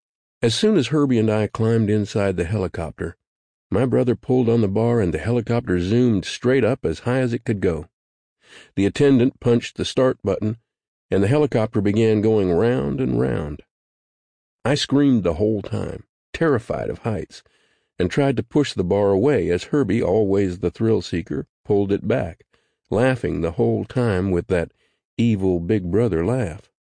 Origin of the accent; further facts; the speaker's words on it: Paducah, Kentucky, United States; I loved to go to Noble Park, a 135-acre picturesque public property that includes a 5-acre lake in my hometown of Paducah, Kentucky.